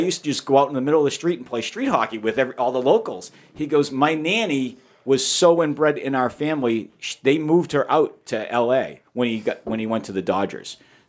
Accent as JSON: {"language": "English", "town": "Quincy", "region": "Massachusetts", "country": "United States", "tie": "born or raised there", "said": "Since you guys are Quincy guys, I grew up in Quincy."}